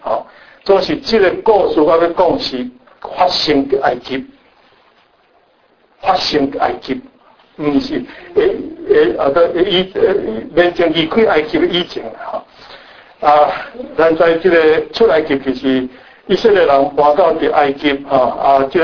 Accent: Brazil; moved away as an adult; also born or lived in Changhua, Taiwan; now in New York, United States; 以前我爸爸妈妈就到一巴西，为了安尼，我一巴西长大，伊也带了我二十单，然后再来美国啊，伫纽约十单啊，伫遮啊二十单左二十几单左右啊

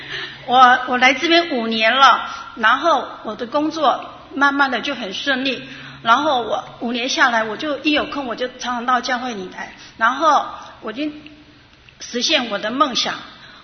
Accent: Taiwan; 我是住在台湾的，从台湾来的。

